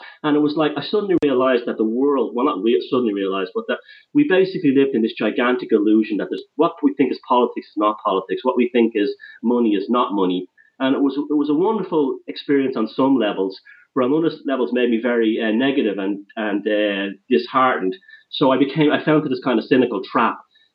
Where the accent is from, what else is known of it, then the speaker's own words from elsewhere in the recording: Dublin, Leinster, Ireland; Well, I grew up in Ireland. I was born in Dublin, and I grew up there during the 80s and late 70s, early 80s